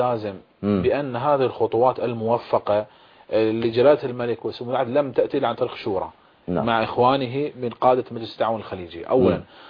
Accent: Bahrain; نحن يعني من البحرين ونحن أدرى بأهلها

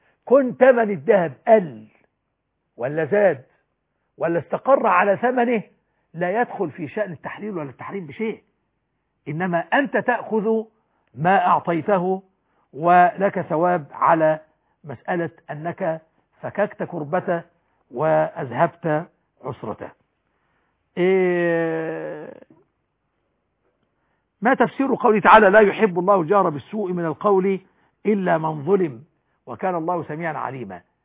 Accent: Egypt; وأن يجعل بلدنا مصر أمنا أمانا

